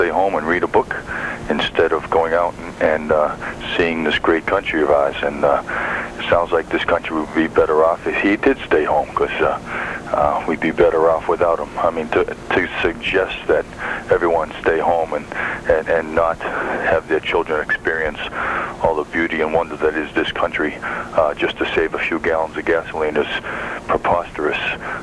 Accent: New Braintree, Massachusetts, United States; I'm from New Braintree, Massachusetts.

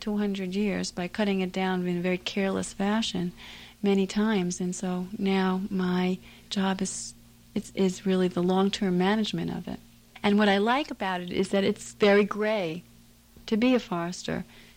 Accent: Brooklyn, New York, United States; Right, I grew up in Brooklyn.

